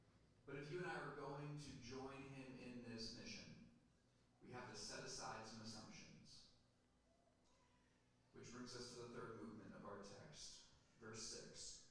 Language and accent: English; Jackson, Michigan, United States; Like when I go to Jackson, Michigan, my hometown, I do not stay at an Airbnb.